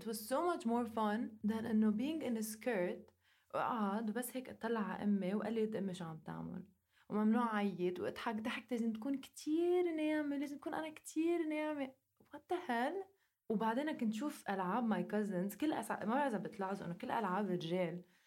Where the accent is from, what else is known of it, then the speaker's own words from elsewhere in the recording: Lebanon; اللي ما بيعرف انه انا لبنانية وعايشة بلبنان